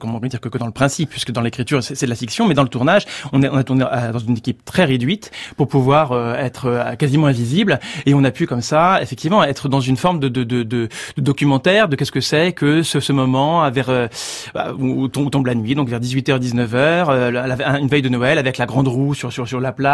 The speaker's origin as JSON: {"language": "French", "town": "Orléans", "region": "Centre-Val de Loire", "country": "France", "said": "En fait, je viens d'Orléans au départ"}